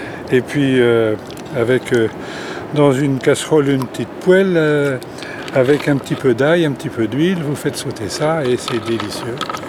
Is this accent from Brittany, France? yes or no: yes; Brittany, France; born there; Oh, je suis né en Bretagne, moi, hein, donc la mer, c'est très important.